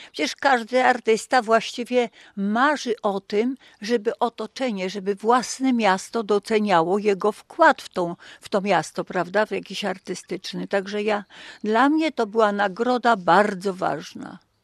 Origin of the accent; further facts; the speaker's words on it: Warnowo, West Pomeranian Voivodeship, Poland; also born or lived in Vilnius Region, Lithuania; Ja się urodziłam jeszcze na Wileńszczyźnie. Jako pięciolatek wróciłam do naszego zachodniopomorskiego, bo to ojciec dostał skierowanie do Warnowa, czyli to jest na Wyspie Wolin. Był leśnikiem. I właściwie tak się hodowałam do 14 roku życia w leśniczówce z przyrodą.